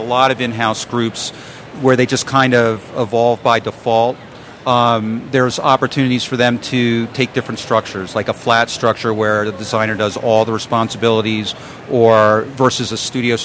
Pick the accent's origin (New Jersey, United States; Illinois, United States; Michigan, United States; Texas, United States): New Jersey, United States; Princeton; Princeton.